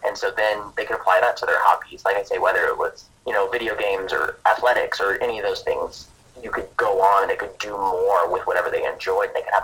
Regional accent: Nebraska, United States; also born or lived in Kansas; hunting growing up in Nebraska and, you know, going to school in Kansas.

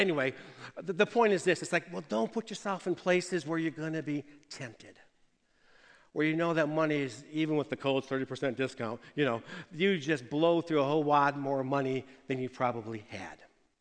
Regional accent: Detroit, Michigan, United States; Now, I'm from Detroit, or a suburb of Detroit

